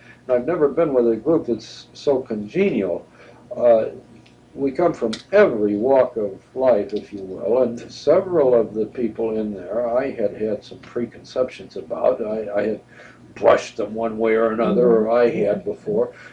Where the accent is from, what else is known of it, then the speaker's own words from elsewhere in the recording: Evanston, Illinois, United States; also born or lived in Dayton, United States / Newton Center, United States; No, I was born in Dayton, Ohio, went through first grade in Newton Center, Massachusetts, grew up in Evanston, Illinois, which was a suburb.